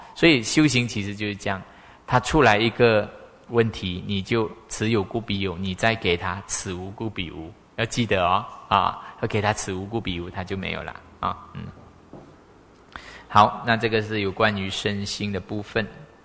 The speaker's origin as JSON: {"language": "Chinese", "region": "Sabah", "country": "Malaysia", "tie": "born or raised there", "moved": "yes", "lives_now": "Taiwan", "said": "从我家乡沙巴哈、哦来台湾的话只有一班机"}